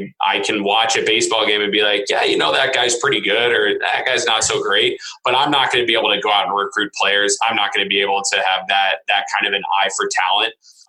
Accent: St. Louis, Missouri, United States; Yeah, so obviously growing up in St. Louis, you're a Cardinals fan through and through.

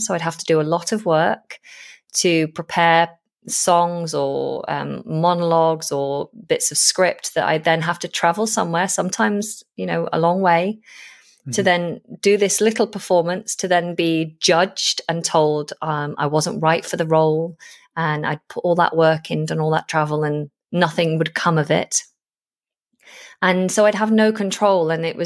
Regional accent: Manchester, North West England, United Kingdom; accent: Lancashire; I'm from Manchester. I was brought up around Manchester. And if you heard me when I was a teenager, I'm unrecognizable now with how I speak. Because I used to have quite a strong Lancashire accent

